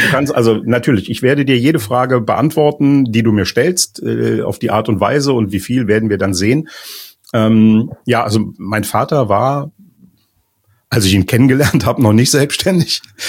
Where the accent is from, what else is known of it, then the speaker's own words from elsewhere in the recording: Cologne, North Rhine-Westphalia, Germany; born there; Ja, ich bin also 63 tatsächlich in Köln geboren.